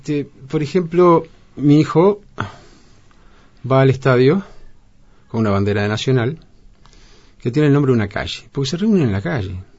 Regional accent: Tres Árboles, Río Negro, Uruguay; Me crié en Tres Árboles.

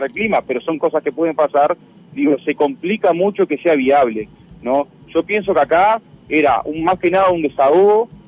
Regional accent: Chamizo, Florida, Uruguay; yo soy del pueblo de Chamizo, unos kilómetros acá

